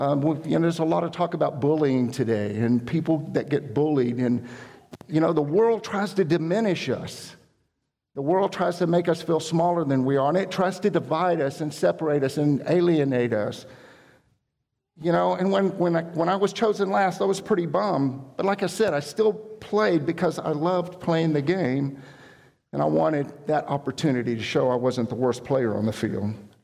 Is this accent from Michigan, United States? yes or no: no; Texas City, Texas, United States; I grew up in Texas City, and if you know anything about Texas City, it's flat.